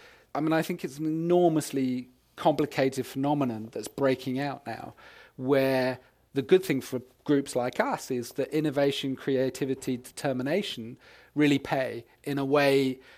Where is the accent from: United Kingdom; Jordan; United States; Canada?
United Kingdom; being a British diplomat was a very particular kind of thing